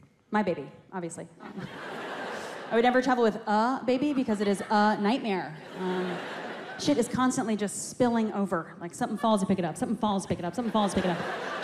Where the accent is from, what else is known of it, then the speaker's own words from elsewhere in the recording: New York, United States; now in Florida, United States; So during COVID, my parents sold the house I grew up in on Long Island and moved down to Florida full time.